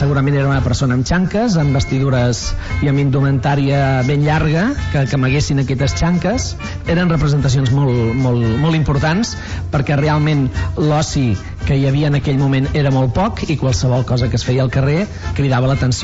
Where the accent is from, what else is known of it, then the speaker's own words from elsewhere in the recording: Reus, Catalonia, Spain; Jo sóc de Reus i, per tant, reivindico els gegants de Reus